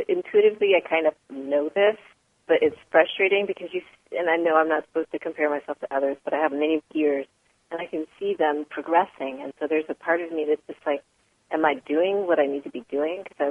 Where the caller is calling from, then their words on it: San Diego, California, United States; Oh, I'm sorry. I'm calling from California.